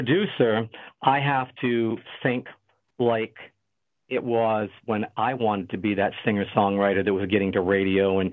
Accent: Madison, Maine, United States; now in Nashville, United States; No, I was born and raised in Madison, Maine, just a little town up there.

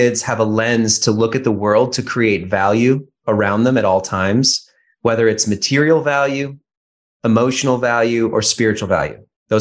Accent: Seattle, Washington, United States; now in Phoenix, United States; Well, we have a house here in Phoenix. I'm from Seattle originally, north of Seattle.

